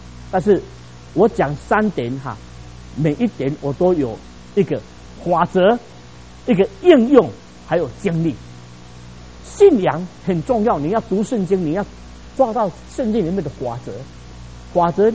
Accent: Taiwan; moved away; also born or lived in Canada; 那我从台湾来的时候啊，那个时候也没有这么厚的这个大衣

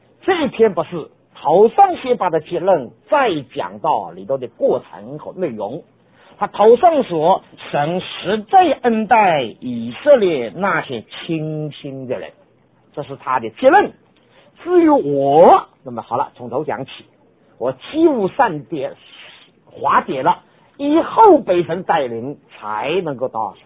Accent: China; 他们从音乐和艺术的眼光看，我们中国人很差劲，没有他们好。

